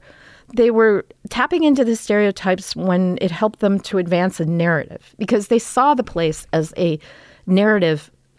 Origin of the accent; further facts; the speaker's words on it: Toluca Lake, California, United States; And we grew up in Toluca Lake. Which is, like, just minutes.